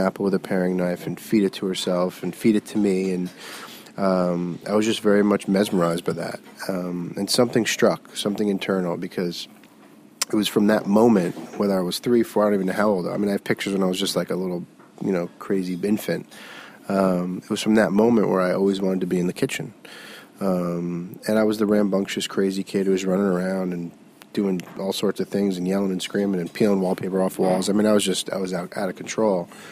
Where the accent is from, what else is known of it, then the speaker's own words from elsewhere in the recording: Florida, United States; I grew up in South Florida. My very, very close, loving family.